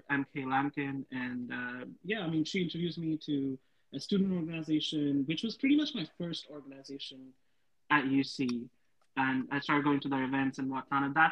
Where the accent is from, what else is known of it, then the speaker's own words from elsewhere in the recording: Madhya Pradesh, India; I'm originally from India, also coming from a relatively small or medium city in Madhya Pradesh.